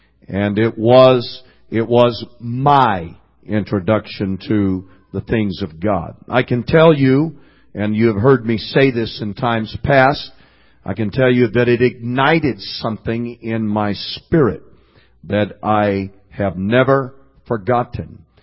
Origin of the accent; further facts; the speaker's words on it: Fresno, California, United States; preached in the church that I grew up in Fresno